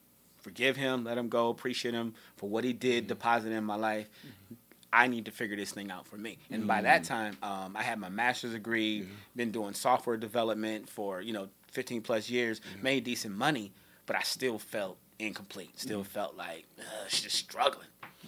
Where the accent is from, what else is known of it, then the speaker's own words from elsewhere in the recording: Omaha, Nebraska, United States; I'm from Omaha, Nebraska.